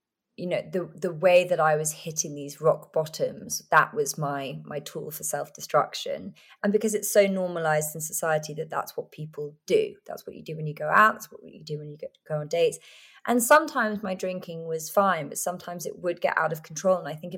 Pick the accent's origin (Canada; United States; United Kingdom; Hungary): United Kingdom; England; And being English, I didn't know how to say no.